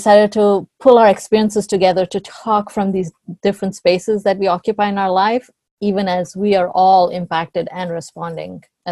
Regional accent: India; now in New York City, United States; I'm originally from India, and my family of origin is in the other epicenters in India.

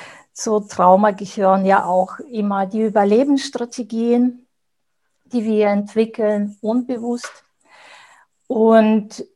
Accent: Belarus; Ich bin in Weißrussland aufgewachsen und wenn ich an meine Kindheit zurückdenke, sehe ich eine graue Farbe, Armut.

